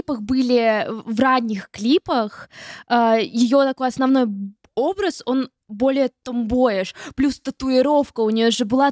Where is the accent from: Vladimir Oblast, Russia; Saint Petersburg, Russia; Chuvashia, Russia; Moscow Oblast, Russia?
Chuvashia, Russia; born there; Я родилась в Чувашии